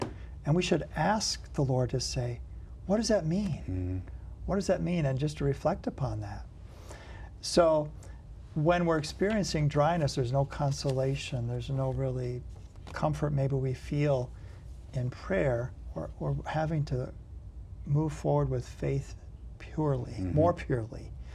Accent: Iowa, United States; now in Alabama, United States; I came from Iowa to Alabama, didn't know a soul here.

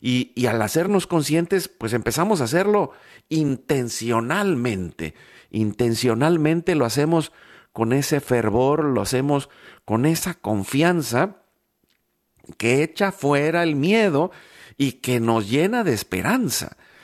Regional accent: Mexico; born there; cuando yo nací, ahí en México nos llamábamos que éramos los hijos de las crisis

